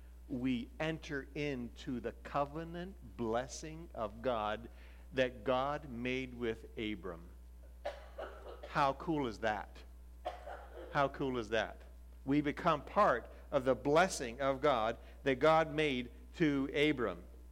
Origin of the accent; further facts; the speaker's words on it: Washington, United States; I grew up in Western Washington State, that is, not D.C. I grew up in Western Washington